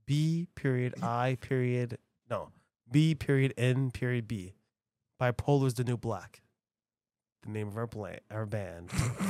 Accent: Bronx, New York, United States; because I'm from the Bronx, everyone was Black and Hispanic.

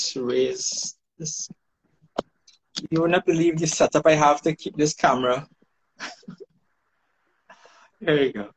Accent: Trinidad & Tobago; I am from Trinidad and Tobago.

